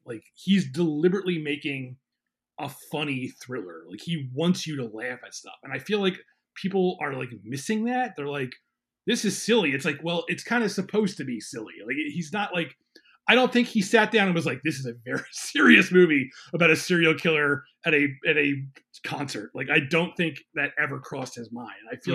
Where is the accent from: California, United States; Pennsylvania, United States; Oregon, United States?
Pennsylvania, United States; Philadelphia; He's from Philadelphia. I'm from Philadelphia.